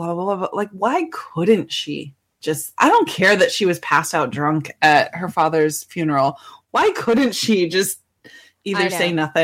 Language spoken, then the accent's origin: English; Montana, United States; I say that as a Montanan where we have our own problems, but.